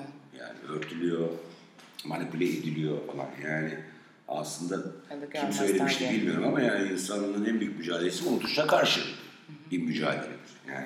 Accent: Islahiye, Gaziantep, Turkey; born there; benim doğduğum ilçe İslahiye, bunu mesela Twitter'da gördüm. Türkiye'nin en büyük mülteci kamplarından birine sahip. Yani nüfus 50 binde şu an 150-200 bin.

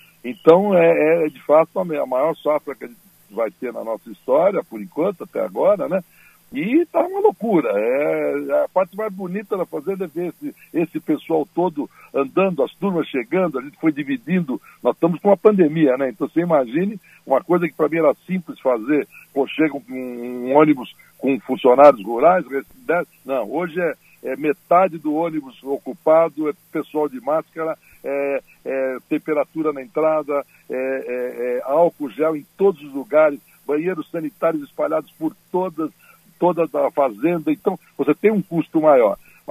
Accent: Santos, São Paulo, Brazil; eu, como santista, não deveria ser o homem do agronegócio, né? Eu devia ser um homem de barco, de pesca, alguma coisa, que eu morei a vida toda no mar, na frente do mar

